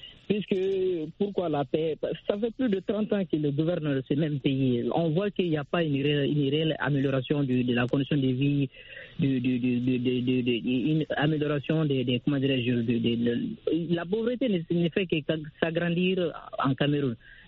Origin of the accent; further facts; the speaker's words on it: Mali; Moi, je suis pas camerounais, je suis malien.